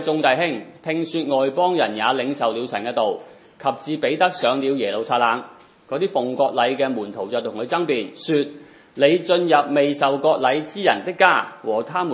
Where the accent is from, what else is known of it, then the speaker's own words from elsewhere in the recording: China; 即係我哋中國人就咩都食啦